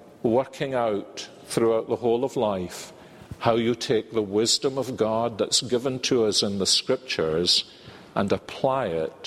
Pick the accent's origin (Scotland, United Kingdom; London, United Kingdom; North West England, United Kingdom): Scotland, United Kingdom; It's to me, I'm Scottish, and we in Scottish marriage services, we don't say, "You may now kiss your bride."